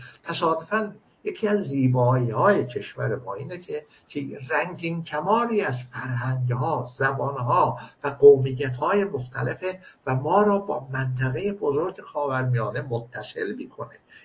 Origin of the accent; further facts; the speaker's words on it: Iran; مثلا ما که ترک هستیم چون من از ظاهرا به اسلام میگن آه اینا از نژاد به اسلام چیز هست، یه اختای تختای هست، خب من چه کار کنم؟ من ایرانی میدونم اصلا خودم رو، فقط آذربایجان نه، من در هر نقطه ایران خانه من